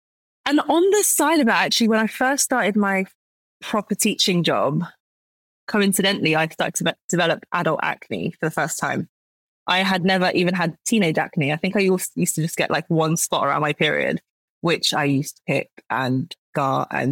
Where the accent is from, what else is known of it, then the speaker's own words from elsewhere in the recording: London, United Kingdom; also born or lived in Morocco; I'm 33 years old. I was born in Morocco, but have lived in the UK, specifically in West London, since I was a baby. Moved here with my family. It was my dad's job that brought us here, actually.